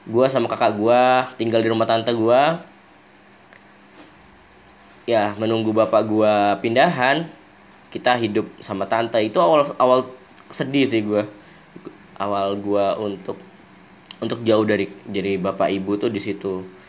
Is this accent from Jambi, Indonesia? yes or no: yes; Jambi, Indonesia; gue lahir dan besar di Jambi. Bapak gue orang Semarang, ibu gue orang Batu Sangkar.